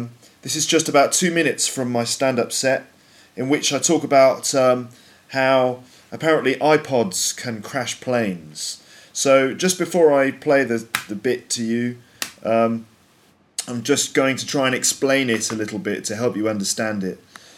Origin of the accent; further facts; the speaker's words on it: England, United Kingdom; So in England, we say that's bollocks.